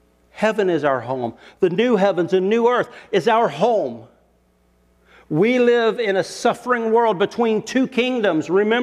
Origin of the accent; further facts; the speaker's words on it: United States; As an American, that offends me because I think I could take care of it.